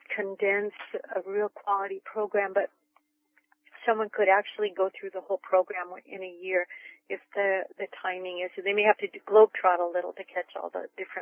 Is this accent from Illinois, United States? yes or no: no; California, United States; also born or lived in New Jersey; now in New Hampshire, United States; Well, I was born in New Jersey, but spent most of my life in California. And now I'm living on the East Coast in New England and New Hampshire.